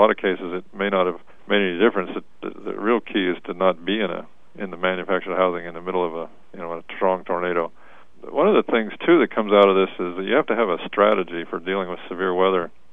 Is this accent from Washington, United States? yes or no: no; Missouri, United States; I came from Missouri, and it was went to the University of Missouri, did a lot of severe weather research out there.